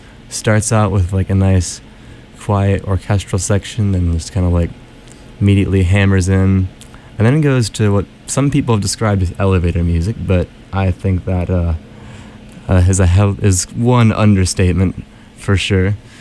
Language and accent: English; Texas, United States; It's by a band from my home state of Texas called